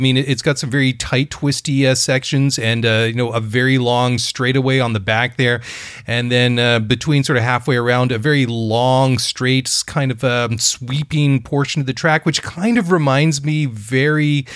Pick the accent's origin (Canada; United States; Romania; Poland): Canada; I'm a Canadian guy wearing a hockey sweater while we're doing a podcast